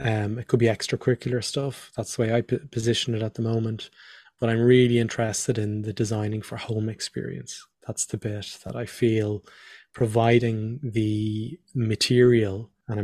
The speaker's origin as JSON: {"language": "English", "country": "Ireland", "said": "This is why we'd speak to each other, because he's Irish and I'm Irish."}